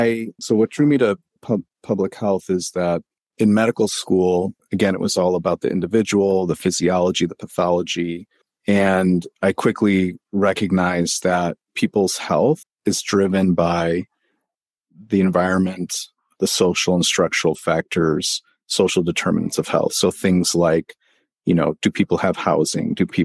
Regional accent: Chicago, Illinois, United States; I'm from the Chicagoland area.

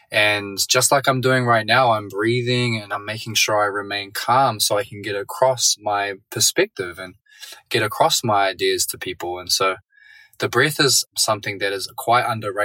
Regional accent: New Zealand; He uri au no Ngāti Raukawa ki te Tonga. … I am hail from New Zealand, here to visit my auntie

